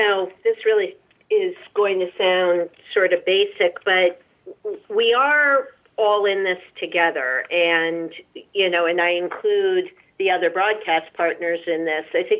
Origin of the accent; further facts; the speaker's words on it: Massachusetts, United States; I'm born and raised in Massachusetts. I'm a diehard Reds fan.